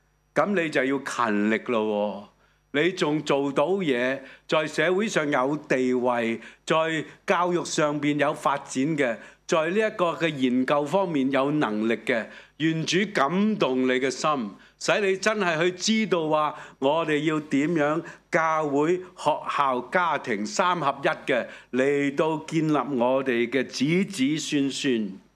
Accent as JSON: {"language": "Cantonese", "town": "Chaozhou", "region": "Guangdong", "country": "China", "said": "就用我们潮州人的沟通方式，我唱了一首潮州话的"}